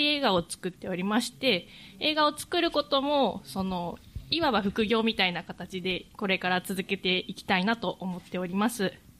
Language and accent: Japanese; Fukui, Japan; moved away as an adult; now in Tokyo, Japan; 私は福井県出身で、東京には大学に入って出てきて、住んで、6年目みたいな感じですね。